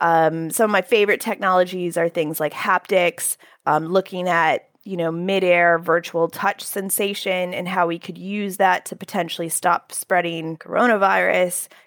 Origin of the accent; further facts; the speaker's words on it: Fairfax, Virginia, United States; moved away as an adult; also born or lived in Pittsburgh / Manhattan / China; now in United Kingdom; I was born in Pittsburgh, but raised in Fairfax, Virginia, right outside Washington, D.C. And then I went to college in Manhattan, and then I moved to China